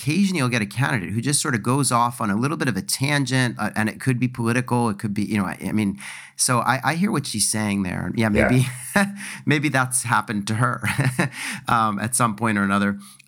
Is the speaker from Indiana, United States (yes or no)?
no; Philadelphia, Pennsylvania, United States; but I'm going to say Broad because that's, I'm from Philly and that's how we spell that street.